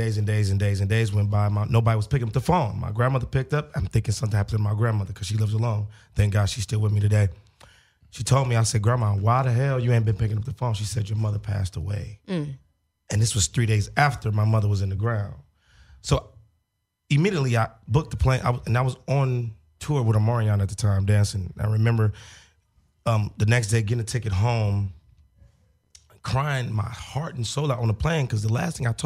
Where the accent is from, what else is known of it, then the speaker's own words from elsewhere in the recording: Gary, Indiana, United States; I'm from Gary, Indiana.